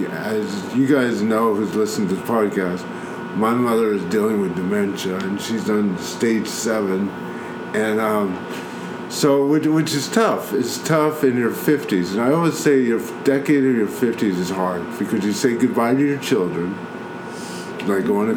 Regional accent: Harrisburg, Pennsylvania, United States; You know, I grew up in Harrisburg. I just, you know, had these terrible experiences with racism at 6 years old.

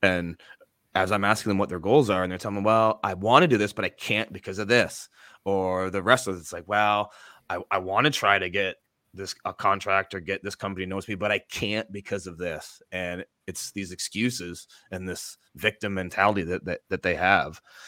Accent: Canada; We're Canadian, so we play hockey as Canadians, don't we?

